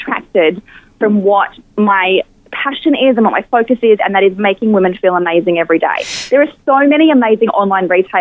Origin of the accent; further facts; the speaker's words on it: Queensland, Australia; Again, being a Queenslander, print and colour.